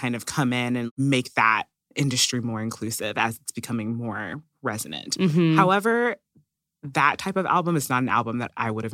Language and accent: English; Tennessee, United States; I grew up in Tennessee, not too far from Nashville, so that made for a painful childhood.